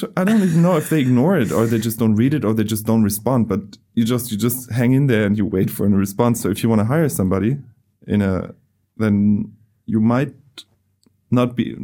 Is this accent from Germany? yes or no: yes; Germany; I come from Germany.